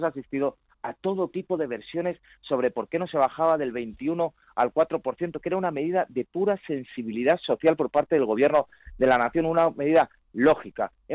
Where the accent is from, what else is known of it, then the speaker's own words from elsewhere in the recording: Community of Madrid, Spain; Yo, desde luego, como madrileño, me alegro de poder contar con una nueva infraestructura hospitalaria